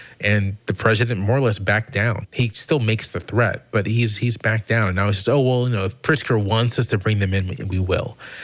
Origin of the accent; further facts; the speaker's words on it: Virginia, United States; The other thing I'll say, I grew up in Virginia. I was born in the South. My family is from the American South.